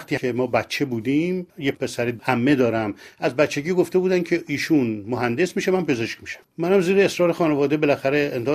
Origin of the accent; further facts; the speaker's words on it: Tehran, Tehran Province, Iran; در خیابان گرگان به دنیا اومدم و بعد در محلات مختلف قدیمی تهران بزرگ شدم.